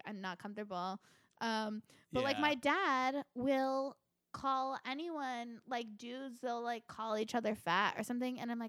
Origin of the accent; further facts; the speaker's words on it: California, United States; I wasn't even, like, fat as a kid, but I grew up in Orange County where, like, I was, like, told